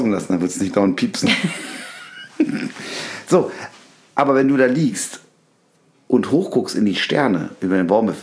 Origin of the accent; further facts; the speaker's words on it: Berlin, Germany; Okay, wir hatten halt gewisse Privilegien als Berliner.